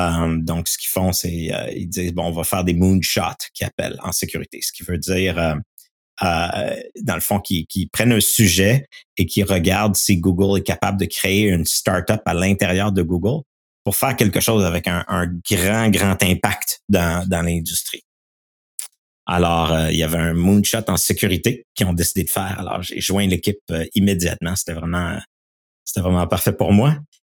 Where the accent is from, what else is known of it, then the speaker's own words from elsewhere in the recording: Quebec City, Quebec, Canada; je viens de Québec, mais j'ai étudié à l'Université de Victoria en Colombie-Britannique.